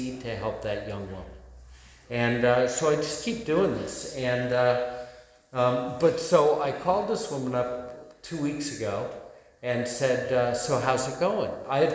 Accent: California, United States; So I grew up in the San Fernando Valley. That didn't cause my alcoholism.

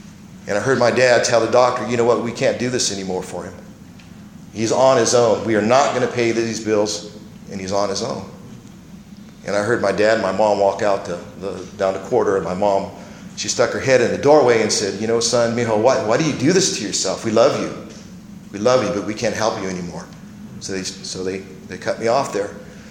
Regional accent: Fresno, California, United States; I was born and raised in Fresno. I was living on a little house on Fresno and Gettysburg.

